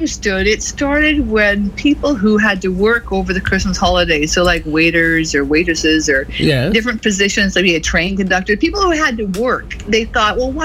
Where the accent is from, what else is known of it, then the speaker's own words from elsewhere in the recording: Canada; I'm a Canadian, but I tour in America